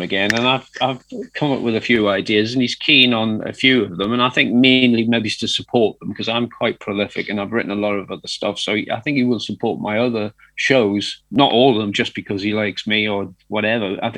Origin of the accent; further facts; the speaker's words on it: North East England, United Kingdom; And I am from the Northeast, and I've got a musical they're trying out up there in Newcastle.